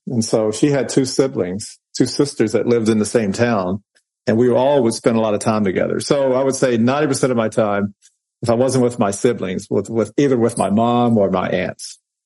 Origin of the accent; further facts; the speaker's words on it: Virginia, United States; I grew up in Virginia. So just kind of outside of Charlottesville, Virginia, in a small town. So I'm native of Virginia. Spent most of my time though in Northern Virginia.